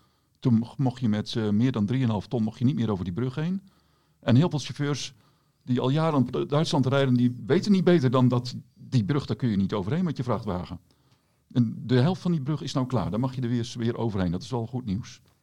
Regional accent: Netherlands; daar komen wij als Nederlanders het meest.

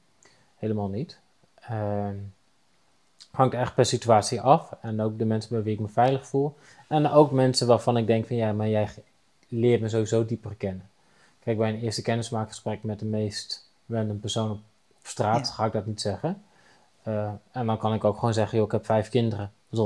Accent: Netherlands; En dat we als Nederlanders heel goed in staat zijn om vragen te stellen waarbij ons brein eigenlijk niet aan het werk wordt gezet.

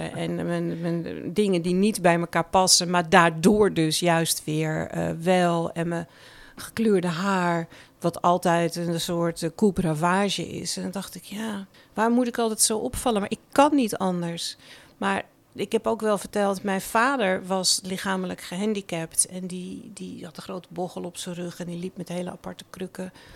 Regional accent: Amsterdam, North Holland, Netherlands; Maar ja, ik ben een Amsterdammer.

